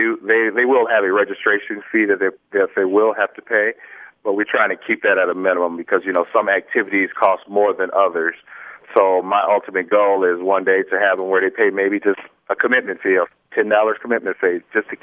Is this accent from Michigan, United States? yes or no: yes; Lansing, Michigan, United States; I think I grew up here in Lansing, Michigan